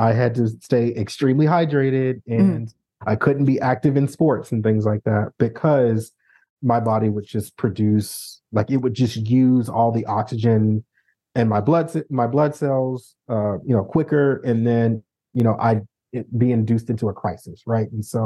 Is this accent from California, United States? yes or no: no; St. Louis, Missouri, United States; So growing up in St. Louis in the 80s and 90s, I think it was just like a standard test that they ran.